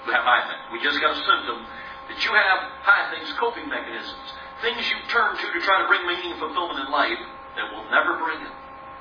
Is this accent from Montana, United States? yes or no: no; Chicago, Illinois, United States; I tell people, I was growing up, I grew up in Chicago.